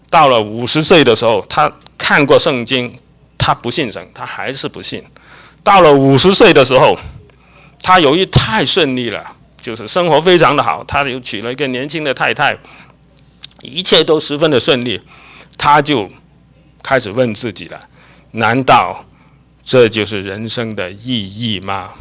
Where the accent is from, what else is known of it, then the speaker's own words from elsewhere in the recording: China; 这是我们中国人的想法。